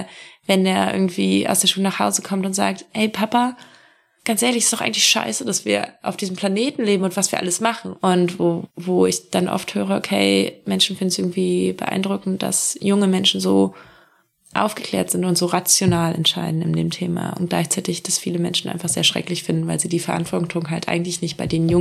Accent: Northern Germany, Germany; Ich komme aus Norddeutschland, das ist einfach nah an der Küste zum Beispiel, ganz praktisch gesehen.

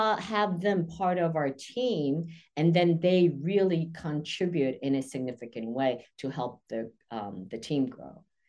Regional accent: New York, United States; considering I'm a New Yorker, I'm not that neurotic

